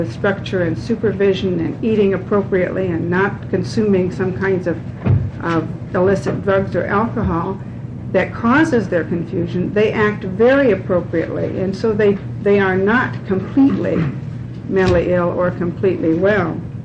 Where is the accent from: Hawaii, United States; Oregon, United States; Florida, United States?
Oregon, United States; Portland; the public member of the Psychiatric Security Review Board, and I'm from Portland, Oregon.